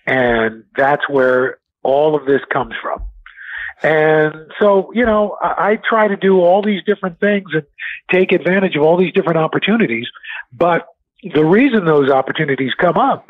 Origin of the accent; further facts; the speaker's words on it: New York City, New York, United States; growing up in New York City, when I was a kid, seeing a Bill McCrary or a J.J. Johnston or a Gil Noble or Melba Tolliver, Bob Teague